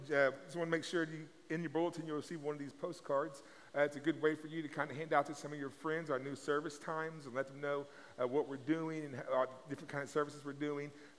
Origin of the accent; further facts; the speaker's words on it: Oklahoma, United States; I grew up singing in Southern gospel music growing up. My family, we would travel all over Oklahoma and these little Indian churches.